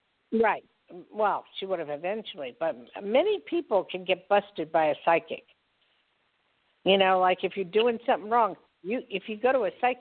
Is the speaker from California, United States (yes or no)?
no; New Jersey, United States; but maybe because I was from Jersey, and, you know, that's part of my heritage, New York.